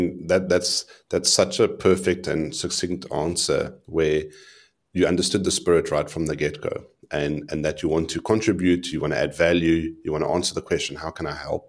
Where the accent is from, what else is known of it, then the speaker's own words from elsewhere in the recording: South Africa; We are South African. We love our country. We want to help each other.